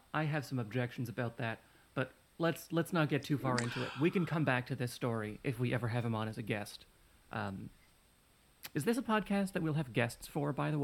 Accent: Canada; I am a Canadian.

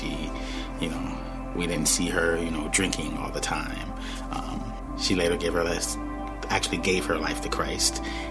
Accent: New Haven, Connecticut, United States; I grew up, born and raised in New Haven.

